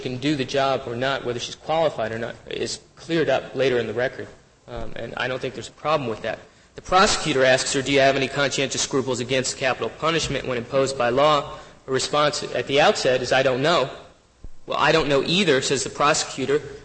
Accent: New Hampshire, United States; I'm from New Hampshire, Your Honor.

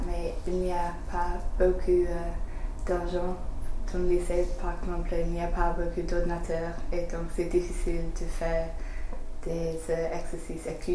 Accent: England, United Kingdom; first language English; French is a second language; now in France; je suis anglaise

